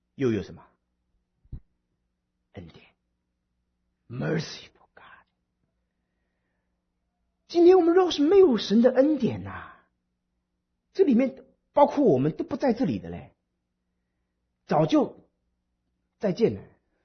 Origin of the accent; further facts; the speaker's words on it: Taiwan; now in United States; 还好我是台湾来的，台湾来的开车都是一流的，二流的不是已经死了就在医院里面躺着。